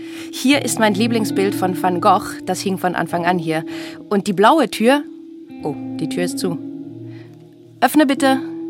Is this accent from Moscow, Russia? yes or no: yes; Moscow, Russia; now in Haifa, Israel; Ich komme aus Moskau, jetzt lebe ich in Haifa.